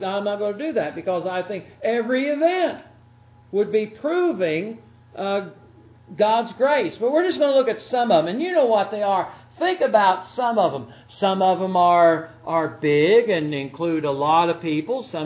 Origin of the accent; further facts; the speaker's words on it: Indiana, United States; There, I'm from Indiana, drowned.